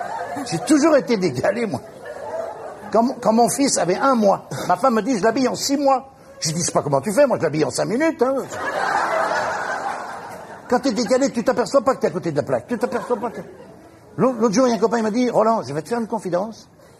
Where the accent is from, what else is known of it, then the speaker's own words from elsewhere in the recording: Grenoble, Auvergne-Rhône-Alpes, France; J'ai dit, je suis de Grenoble.